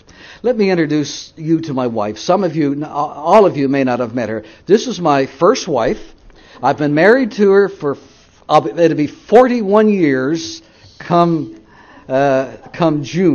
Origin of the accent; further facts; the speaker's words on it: Canada; now in United States; Well, we've lived in the United States for 26 years. We came from Canada. We are not citizens of the United States.